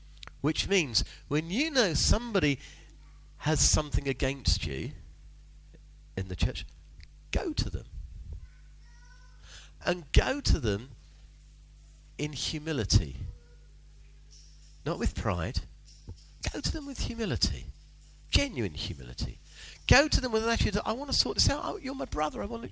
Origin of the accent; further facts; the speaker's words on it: United Kingdom; another reason it makes it hard for those of us from a British culture is because we're British.